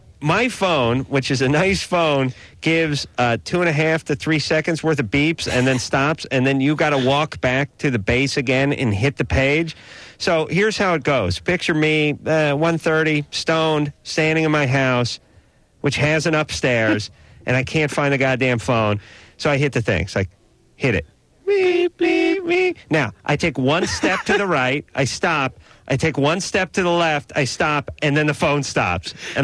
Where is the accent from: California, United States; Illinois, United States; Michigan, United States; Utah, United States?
California, United States; North Hollywood; Yeah, I'm from North Hollywood. our adage is that hobo won't vomit on the mattress.